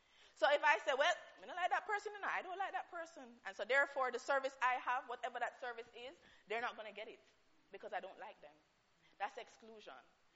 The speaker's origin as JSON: {"language": "English", "country": "Jamaica", "moved": "as an adult", "lives_now": "United Kingdom", "said": "Well, I live in Jamaica, now I'm in the UK. Does that mean I'm British? Does it mean I know the way of life of the British? No, I know Jamaica life."}